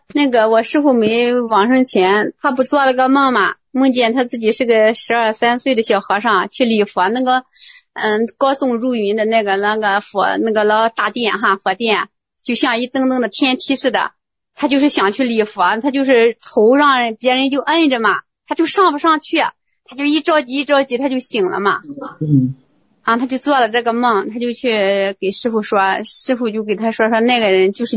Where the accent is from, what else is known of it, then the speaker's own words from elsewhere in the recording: Linshu, Shandong, China; 我们是临沂的哈，临沭的